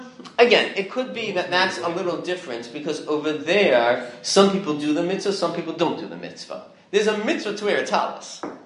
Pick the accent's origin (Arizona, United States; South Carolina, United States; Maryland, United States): Maryland, United States; Baltimore; Because I grew up in Baltimore, and my family davened in Congregation Sherith Israel of Baltimore.